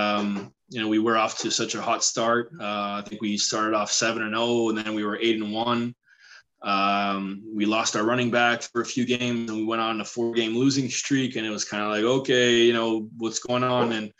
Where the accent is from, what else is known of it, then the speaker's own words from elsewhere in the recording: Montreal, Quebec, Canada; I'm from Montreal